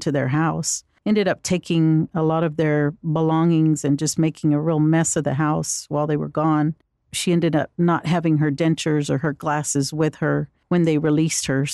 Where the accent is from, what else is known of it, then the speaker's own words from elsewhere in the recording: Texas, United States; also born or lived in Hawaii; Yes, I was born in Hawaii. My dad was a member of the Air Force, and we traveled quite a bit, ended up back home. My parents were originally from Hell Center. They've always enjoyed this part of Texas, and this is where I grew up.